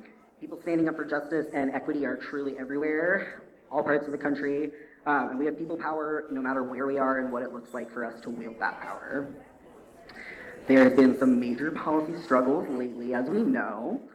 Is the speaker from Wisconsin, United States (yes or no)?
no; Georgia, United States; moved away as an adult; Spent the majority of the beginning of my life in Georgia, left at 18, went to college in Northern Virginia.